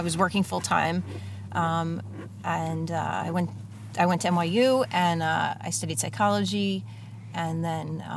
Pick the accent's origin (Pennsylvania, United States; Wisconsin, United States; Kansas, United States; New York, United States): New York, United States; Well, I grew up in New York and, was a ballet dancer for many, many years.